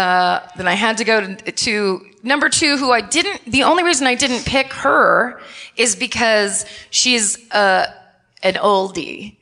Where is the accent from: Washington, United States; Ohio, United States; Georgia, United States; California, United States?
California, United States; I'm from California. We don't have states that close.